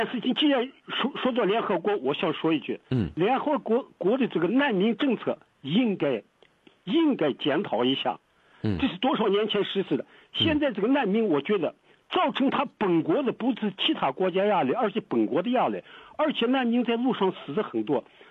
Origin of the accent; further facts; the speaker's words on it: China; now in Australia; 我们中国人听到这件事情，我们自己都脸红啊，